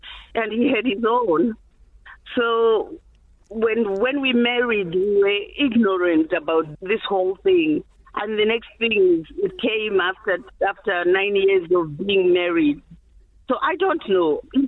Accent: Zimbabwe; I'm from Zimbabwe.

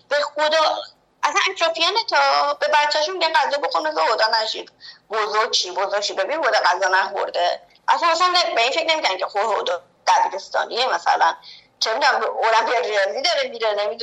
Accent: Iran; moved away; من از روزی که از ایران اومدم دیگه پاشنه بلند نپوشیدم.

